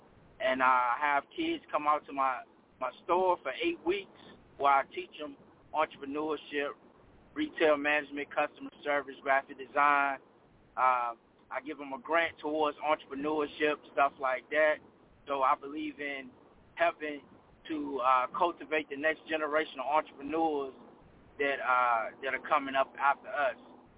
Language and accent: English; Richmond, Virginia, United States; I'm from the Maryland, Virginia, D.C. area, actually from Richmond, Virginia.